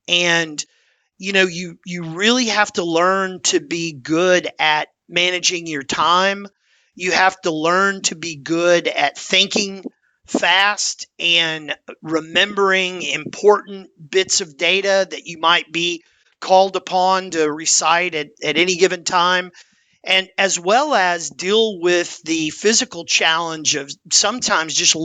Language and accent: English; Nacogdoches, Texas, United States; born there; as you mentioned, I was born in East Texas, a little town called Nacogdoches. It's actually the oldest town in Texas.